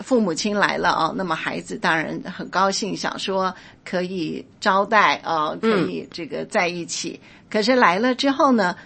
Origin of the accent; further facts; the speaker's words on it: China; 我们中国人嘛啊